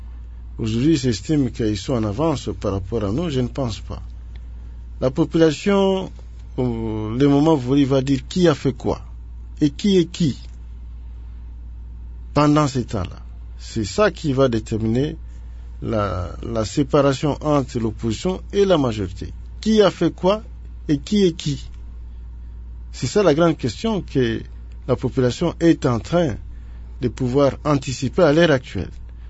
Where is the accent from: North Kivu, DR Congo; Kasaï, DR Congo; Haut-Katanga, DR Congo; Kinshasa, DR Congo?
Kasaï, DR Congo; Moi, je viens de Kassai.